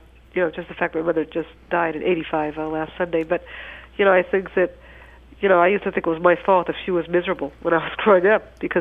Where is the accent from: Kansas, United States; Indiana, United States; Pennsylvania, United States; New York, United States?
New York, United States; New York City; I've been blind all my life, and I grew up in New York City.